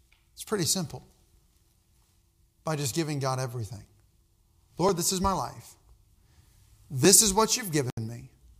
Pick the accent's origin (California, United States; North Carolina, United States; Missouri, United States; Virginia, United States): Missouri, United States; Brandsville; I'm from Brandsville, Missouri, Southeast Missouri. I'm sure everybody's heard of Brandsville. It's a pretty big place. It's got 153 people that's living in it.